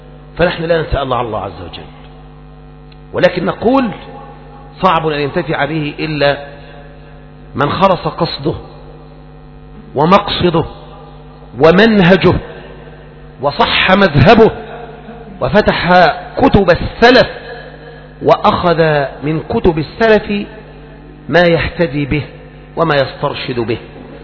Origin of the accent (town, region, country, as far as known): Egypt